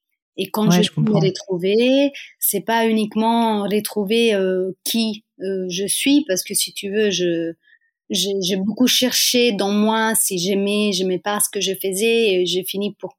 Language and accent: French; Rome, Lazio, Italy; French is a second language; moved away as an adult; now in Lille, France; une Italienne basée à Lille, dans le nord de la France, depuis presque 5 ans. Je viens de Rome à la base